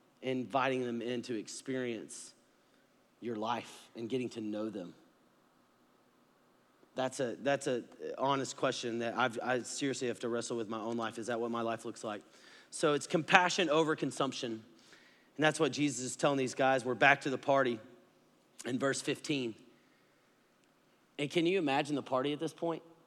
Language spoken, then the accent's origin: English; Texas, United States; I grew up in Texas, so I was a little closer to Colorado where I could go skiing a little bit more on mountains.